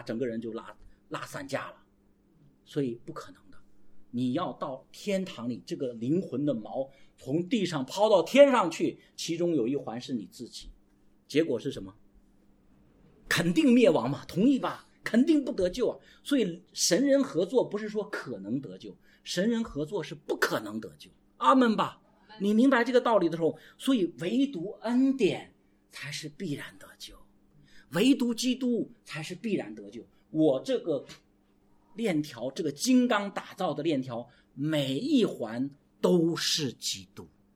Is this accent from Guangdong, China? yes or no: yes; Guangdong, China; 我们广东人喜欢喝汤，对吧？